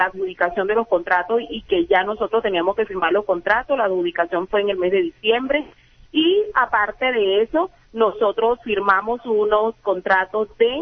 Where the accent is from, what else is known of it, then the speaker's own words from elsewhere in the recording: Colombia; un gran derecho que tenemos como colombianos, el derecho de defendernos